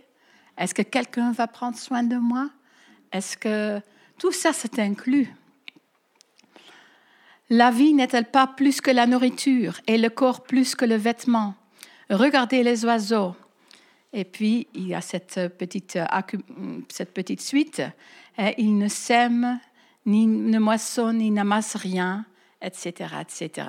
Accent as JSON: {"language": "French", "country": "Netherlands", "second_language": "French", "said": "nous, les Néerlandais, pour ceux qui ne le savent pas encore, qui n'étaient pas là hier soir, donc moi je suis hollandaise des Pays-Bas, et c'est un beau petit pays"}